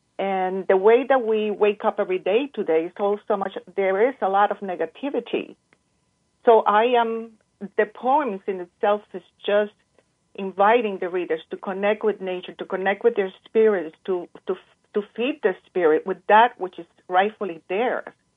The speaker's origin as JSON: {"language": "English", "country": "Cuba", "tie": "born or raised there", "said": "as a child, I grew up in Cuba, and I was always surrounded by the beauty of the land at the time."}